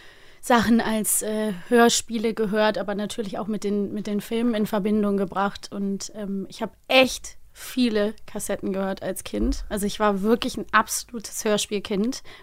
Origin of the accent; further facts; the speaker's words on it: Cologne, North Rhine-Westphalia, Germany; sind wir dann zu Saturn in Köln gefahren, wo ich herkomme.